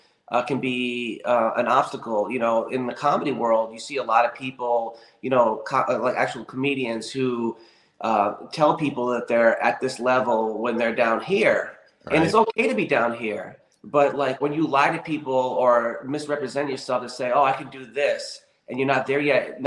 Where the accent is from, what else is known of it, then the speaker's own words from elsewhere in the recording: Rhode Island, United States; moved away as an adult; I'm actually from Rhode Island originally.